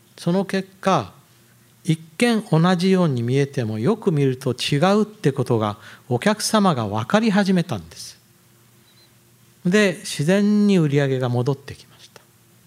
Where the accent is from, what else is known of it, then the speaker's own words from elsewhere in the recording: Fukuoka, Japan; まあこの地元の博多もね